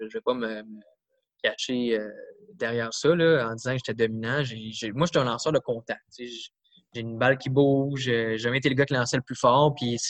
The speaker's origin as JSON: {"language": "French", "town": "Boisbriand", "region": "Quebec", "country": "Canada", "tie": "born or raised there", "said": "j'ai grandi à Boisbriand, après ça, j'ai fait Mirabel."}